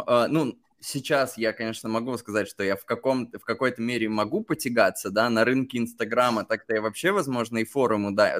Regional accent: Belarus; moved away as an adult; Я же сам родом из Беларуси и там долгое время жил. Вот в 2020 году я только оттуда уехал.

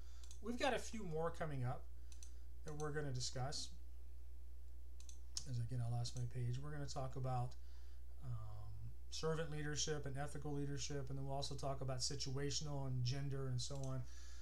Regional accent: Texas, United States; I'm a professor. I grew up in Texas.

